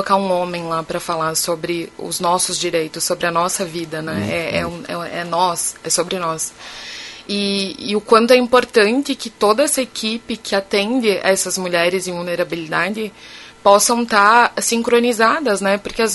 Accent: Lagoa Vermelha, Rio Grande do Sul, Brazil; also born or lived in Bento Gonçalves; Não, eu sou de Lagoa Vermelha.

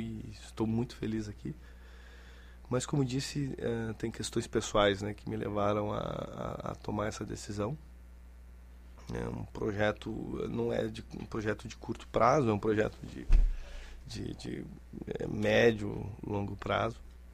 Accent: Florianópolis, Santa Catarina, Brazil; moved away as an adult; now in Rio Grande do Sul, Brazil; Eu sou de Florianópolis.

